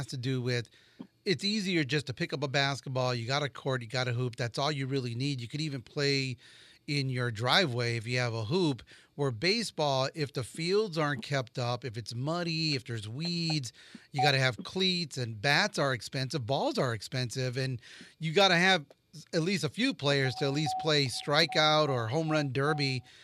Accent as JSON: {"language": "English", "town": "East Chicago", "region": "Indiana", "country": "United States", "tie": "born or raised there", "said": "I grew up in East Chicago, and I was part of the Indiana Harbor Little League"}